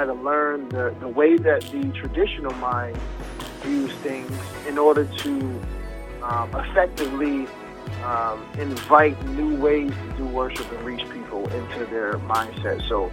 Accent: Fayetteville, North Carolina, United States; also born or lived in Connecticut; I'm originally from North Carolina, Fayetteville, North Carolina. So my mom and pops, they divorced when I was like 3. So my pops moved to relocated to Connecticut.

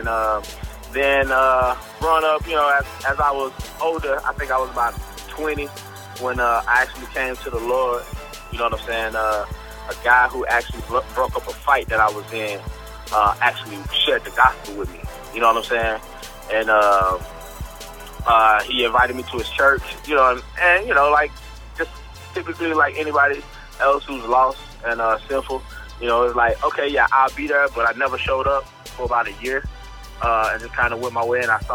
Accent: Camden, Arkansas, United States; I'm from Camden, Arkansas. That's about an hour and 45 minutes south of Little Rock, Arkansas.

